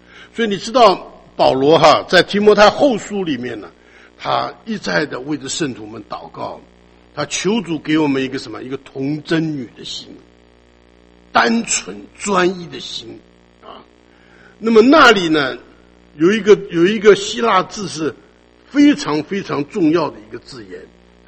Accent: China; 我们中国人常常讲，很多人呢能够可以共患难，但是怎么样，不能共富贵的。

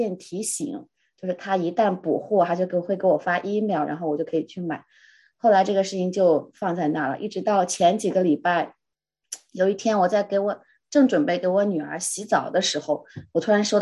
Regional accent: Minneapolis, Minnesota, United States; now in Minneapolis, United States; 我也是来自 Minneapolis 的姊妹，

